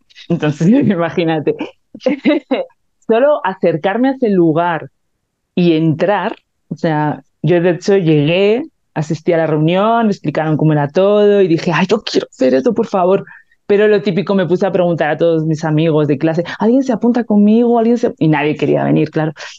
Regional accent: Basque Country, Spain; yo soy del País Vasco, soy de Euskadi, que es un territorio bien chiquito que está ahí al norte de España, pegadito a Francia. Y la verdad es que tuve la suerte, creo, de nacer allí

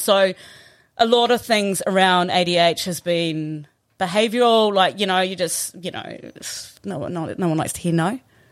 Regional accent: Riverton, Southland, New Zealand; Yeah, so it's probably about 40 minutes out of Invercargill, right south.

